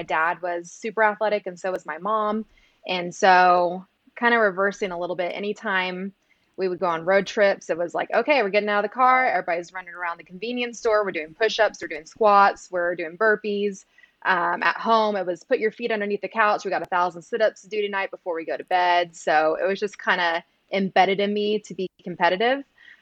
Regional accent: Austin, Texas, United States; I grew up in South Austin.

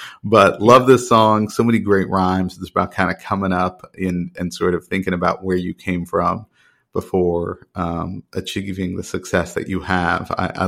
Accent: Dallas, Texas, United States; growing up in Dallas, Texas, like I don't know anything about their world, right?

